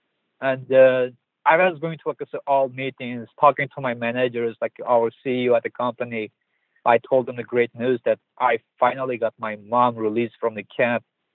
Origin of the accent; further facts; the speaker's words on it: Wuljia, Xinjiang, China; there is like 3-digit area code, like which is my hometown of Wuljia.